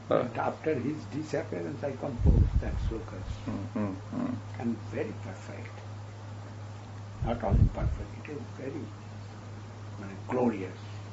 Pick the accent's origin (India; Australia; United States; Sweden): India; English is a second language; moved away as an adult; Now I come out from India within 1.5 years.